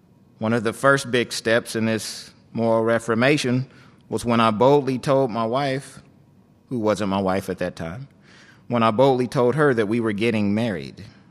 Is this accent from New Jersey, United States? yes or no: no; Wichita, Kansas, United States; born there; I was born in Wichita, Kansas, into a spiritual home where we attended a missionary Baptist church.